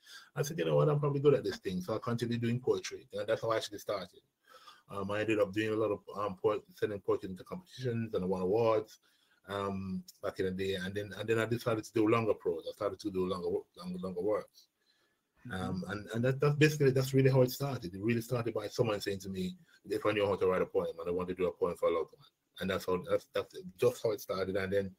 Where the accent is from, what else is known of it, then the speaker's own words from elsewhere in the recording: Jamaica; So my father's Jamaican and I grew up in Jamaica and Jamaica's always been my life. Jamaica's always been my heart, you know.